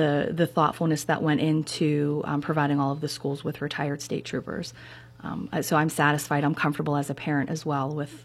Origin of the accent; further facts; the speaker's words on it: Meridian, Pennsylvania, United States; So I was raised in Meridian by both my parents who worked very hard and instilled a work ethic in me